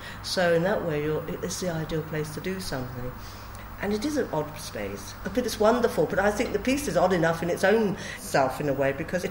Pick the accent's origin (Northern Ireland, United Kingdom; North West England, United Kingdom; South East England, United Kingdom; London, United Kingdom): London, United Kingdom; I'm a Londoner, and I knew that from a child.